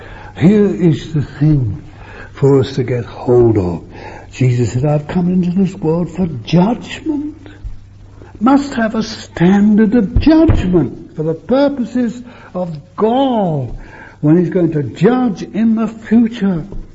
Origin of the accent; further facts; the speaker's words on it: England, United Kingdom; Although we in England have an advantage. Yeah. There's responsibility for being an English person